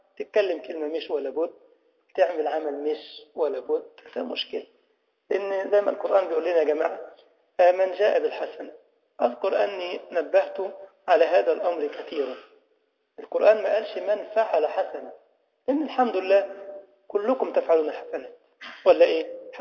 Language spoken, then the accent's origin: Arabic; Egypt; والمش عندنا في مصر ده أمر صعب أوي، يحرق القلب. في عندنا كده أكلة اسمها المش، يمكن اللي راح مصر يعرف.